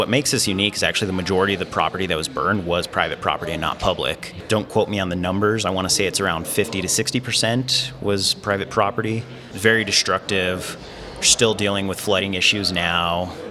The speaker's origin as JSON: {"language": "English", "town": "Las Vegas", "region": "New Mexico", "country": "United States", "tie": "born or raised there", "said": "I'm from Las Vegas. Originally, I was born and raised here, went to high school here. Aside from having deep roots here, I'm tied to New Mexico Highlands University."}